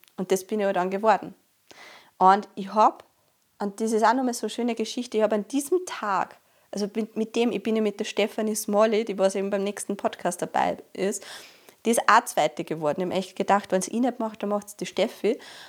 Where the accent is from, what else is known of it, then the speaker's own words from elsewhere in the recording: Austria; deswegen kannst du direkt als Österreicherin zur WNBF Worlds fliegen.